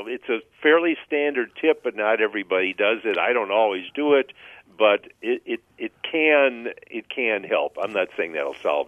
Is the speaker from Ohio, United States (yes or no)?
no; Milwaukee, Wisconsin, United States; I grew up in Milwaukee, and even though I'm Polish, there's a big German influence there.